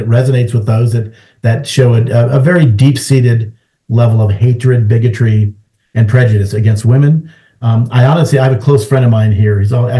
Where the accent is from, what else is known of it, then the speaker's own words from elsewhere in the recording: United States; I have no interest in going to Israel. I'm an American.